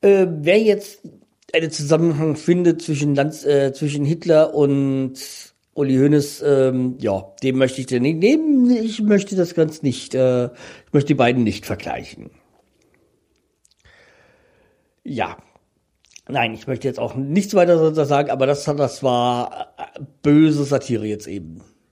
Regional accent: Frankfurt, Hesse, Germany; Weil als Frankfurter kennt man das, kennt man Landsberg.

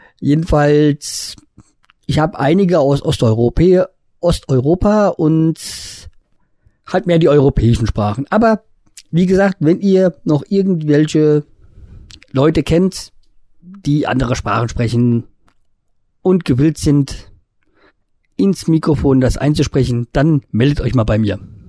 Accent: Hesse, Germany; ich komme ja aus Hessen und Kassel ist ja die drittgrößte Stadt in Hessen und die einzigste Großstadt im Nordhessen

